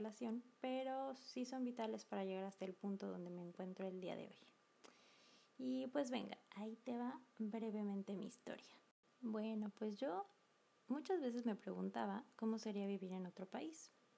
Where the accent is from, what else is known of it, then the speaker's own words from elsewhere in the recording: Mexico; moved away; a pesar de que mi amado México es mi tierra natal